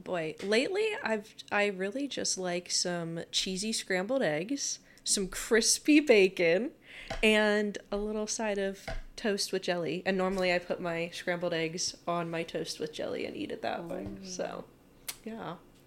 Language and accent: English; Collegeville, Pennsylvania, United States; Originally, I am from PA, Collegeville, Pennsylvania. It's right outside King of Prussia.